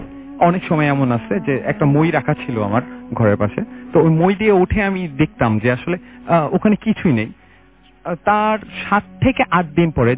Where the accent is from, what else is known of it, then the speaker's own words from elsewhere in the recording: Dhaka Division, Bangladesh; আমি ছোটবেলা থেকে যেখানে বড় হয়েছি জায়গাটা অ্যাকচুয়ালি মান্ডা এবং রাজারবাগ এর মধ্যবর্তী একটা স্থান, খুব নির্জন এলাকা।